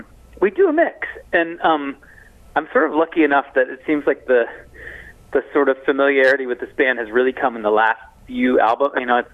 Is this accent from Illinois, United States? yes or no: yes; Chicago, Illinois, United States; I'm from Chicago originally. … were like our, you know, most famous band of that alternative rock era.